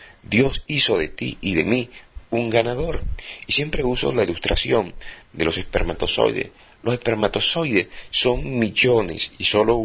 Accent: Venezuela; moved away as an adult; now in Panama; Soy venezolano y desde hace 2 años aproximadamente estamos en Panamá

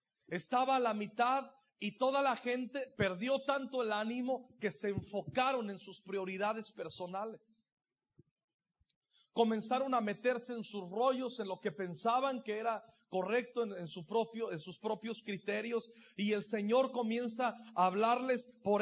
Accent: Michoacán, Mexico; Una vez yo fui a Zamora, en Michoacán, yo soy de Michoacán

